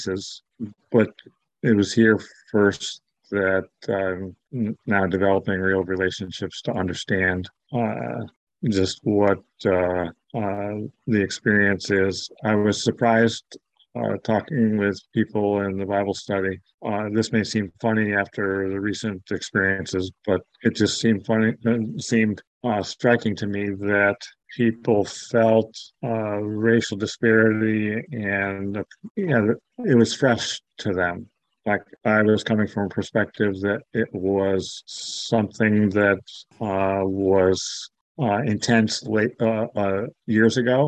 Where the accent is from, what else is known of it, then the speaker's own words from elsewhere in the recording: New York, United States; Yeah, so I came from Western New York. I grew up knowing a couple of Blacks. There was two families that lived in my small town.